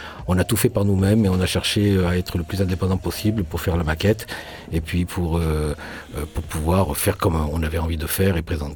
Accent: Marseille, Provence-Alpes-Côte d'Azur, France; Des Chartreux.

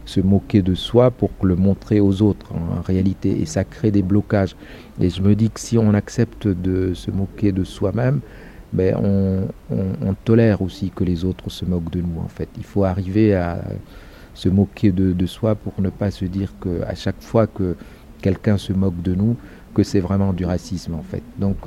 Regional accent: Chad; Comme je suis tchadien et tout ça, on m'a dit ça, il faut 3 mois d'enquête

